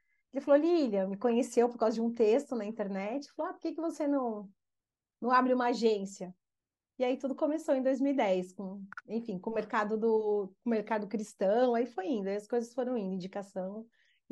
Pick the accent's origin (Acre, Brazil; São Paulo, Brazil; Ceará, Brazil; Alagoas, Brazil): São Paulo, Brazil; now in Santa Catarina, Brazil; me formei em jornalismo em Santa Catarina, onde eu voltei a morar agora. Meus pais eram para cá, né? Eu sou paulistano, meus pais eram para Santa Catarina. E depois eu quis voltar para São Paulo.